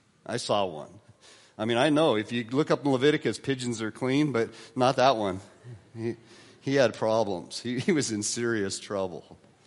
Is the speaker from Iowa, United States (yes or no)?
no; Wyoming, United States; I grew up in Wyoming, this reminds me of a flea-bitten coyote with what we called mange.